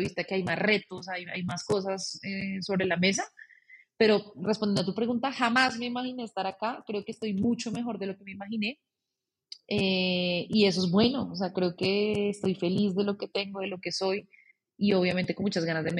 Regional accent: Cartagena, Bolívar, Colombia; born there; Nací en Cartagena, tengo 31 años

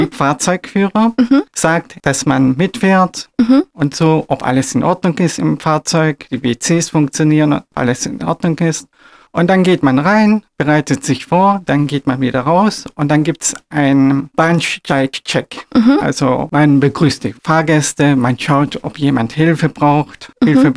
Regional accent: Turkey; German is a second language; Ich komme ja aus der Türkei und türkische Gerichte mag ich sehr gern.

